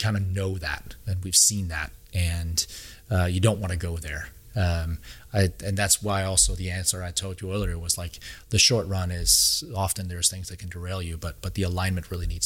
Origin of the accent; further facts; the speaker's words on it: Ringsted, Zealand, Denmark; And so my hometown of Ringsted, Denmark, is going through some really, really tough times right now.